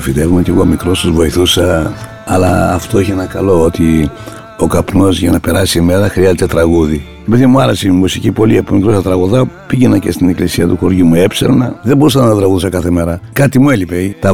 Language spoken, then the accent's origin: Greek; Doumpia, Central Macedonia, Greece; Η καταγωγή μου είναι από τη Χαλκιδική, ένα μικρό χωριό, τα Δουμπιά. Ορεινό χωριό, φτωχικό μέρος της Χαλκιδικής. Οι γονείς μου ασχολούνταν με ακροδικές δουλειές, με τα καπνά